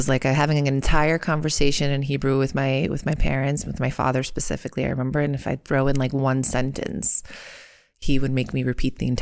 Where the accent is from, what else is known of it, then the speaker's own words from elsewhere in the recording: Long Island, New York, United States; I went to public school growing up in Long Island.